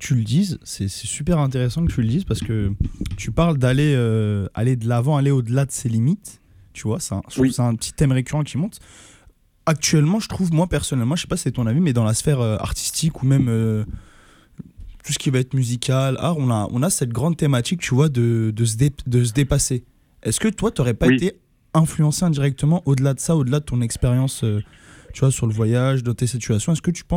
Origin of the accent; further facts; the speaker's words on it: France; Moi, je viens de France, quand je vois ce genre de climat, je suis pas très safe.